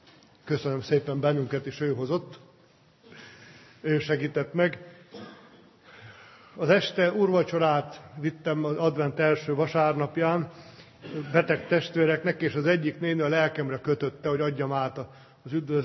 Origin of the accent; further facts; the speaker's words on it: Transylvania, Romania; Mindjárt rájöttek a testvérek, hogy Erdélyből jöttem, ott úgy köszönünk, hogy békesség Istentől.